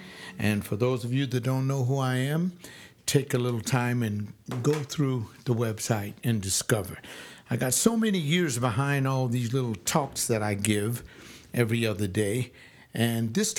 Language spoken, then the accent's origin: English; California, United States; born there; I was born here on the West Coast of the country. I'm in California. I live in a sanctuary state.